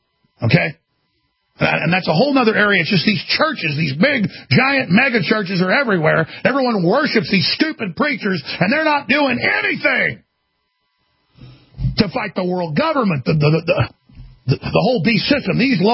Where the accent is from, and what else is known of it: Dallas, Texas, United States; born or raised there